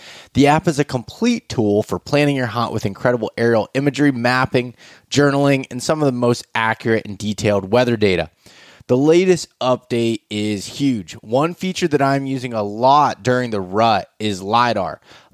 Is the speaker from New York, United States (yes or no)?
no; Pennsylvania, United States; I guess, well, I'm from Pennsylvania, so it's not exactly Eastern Kentucky, but it's the Appalachian Range.